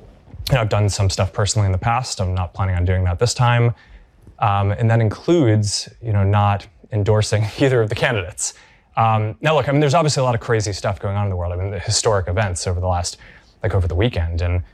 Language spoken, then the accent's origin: English; United States; at some level as an American, it's like hard to not get kind of emotional about that spirit.